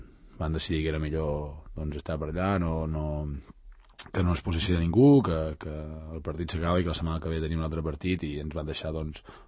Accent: Tordera, Catalonia, Spain; Jo vinc de Tordera, visc a Tordera

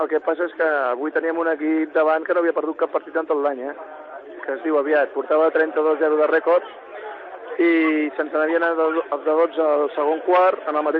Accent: Sant Cugat, Catalonia, Spain; jo soc de Sant Cugat

